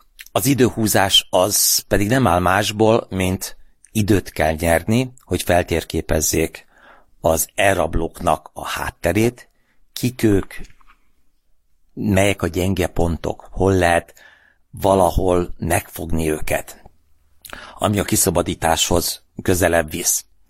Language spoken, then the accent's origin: Hungarian; Hungary; Megtudták, hogy nem amerikai vagyok, hanem magyar egy hónap után.